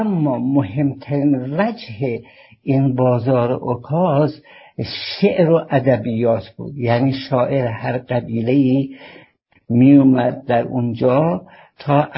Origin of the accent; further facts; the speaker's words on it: Mashhad, Razavi Khorasan, Iran; accent: Mashhadi; من خراسانی هستم، مشهدی هستم، اگر بخوام مثلا به لفظ مشهدی صحبت بکنم ممکنه شما بعضی حرفای منو متوجه نشیم